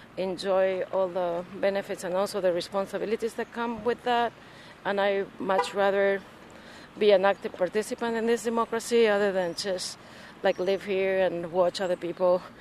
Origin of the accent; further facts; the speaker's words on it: Buenos Aires, Argentina; English is a second language; also born or lived in La Plata; Yeah, I was born in La Plata, Argentina. I grew up part of the time there, more in a suburb, on the way to Buenos Aires. And then my dad, who was working in Buenos Aires most of his life, decided that we should move to Buenos Aires itself. So I was there growing up.